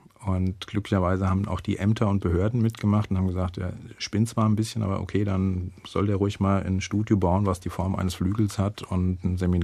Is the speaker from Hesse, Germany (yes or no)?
yes; Wiesbaden, Hesse, Germany; Ich bin ja eigentlich in Wiesbaden geboren und habe da auch bis 20 oder 21 gelebt.